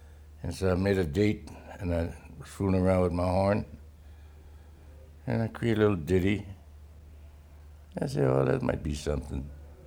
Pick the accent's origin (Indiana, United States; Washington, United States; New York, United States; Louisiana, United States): Louisiana, United States; New Orleans; Well, I'm from New Orleans to begin with, in the Pelican State.